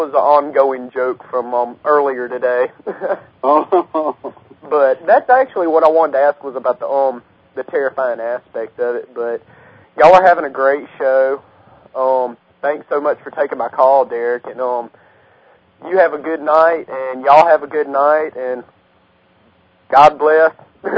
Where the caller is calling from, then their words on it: Mississippi, United States; from Mississippi.